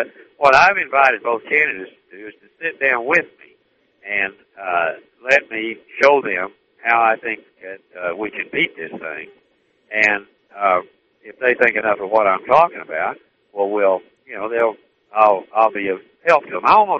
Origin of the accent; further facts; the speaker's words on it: United States; Yeah, but Mark, I'm an American first.